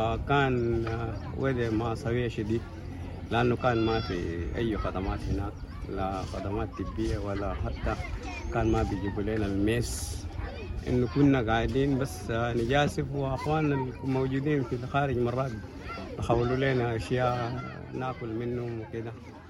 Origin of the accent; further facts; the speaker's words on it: Sudan; now in Ethiopia; أنا لاجئ من السودان، جيت أثيوبيا قبل سنة وهاية، وكنت في كومر وولالة وخلف وخامة بتاع الولالة.